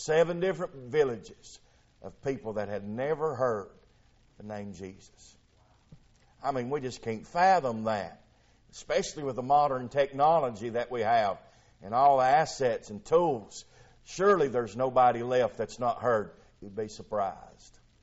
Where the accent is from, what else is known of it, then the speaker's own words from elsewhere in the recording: the South, United States; I say thank God for letting me be born and raised in the South.